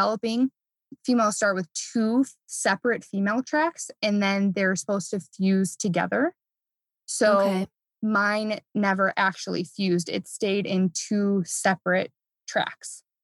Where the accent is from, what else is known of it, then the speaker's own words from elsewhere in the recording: Midwest, United States; I grew up in the Midwest. So we were coming down from Chicago.